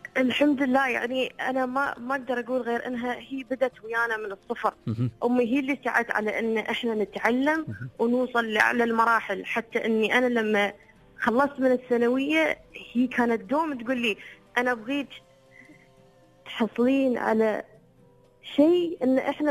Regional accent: United Arab Emirates; احنا اماراتيين

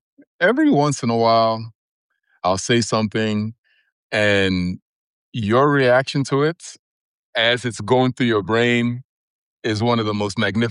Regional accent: Nigeria; When you hear me speak, I speak like an American, right? But if you were to ask me where I'm from, the first thing that comes out of my mouth is Nigerian. I'm Nigerian. Now, I say that not only because my parents are Nigerian and, you know, I was raised in a Nigerian household.

